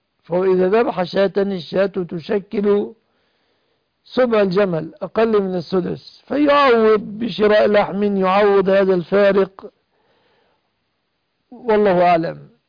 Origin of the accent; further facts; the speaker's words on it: Egypt; عندنا في مصر يكتبون مؤخر على البينونة